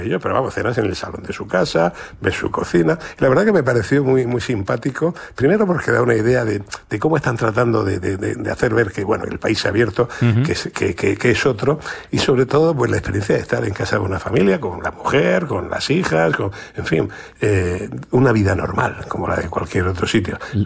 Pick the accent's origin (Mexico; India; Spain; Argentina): Spain; Region of Murcia; A ver, para mí que soy de Murcia, es un paisaje que no me sorprende mucho. Porque en Murcia es igual, solamente hay un trocito verde en torno al río, ¿no?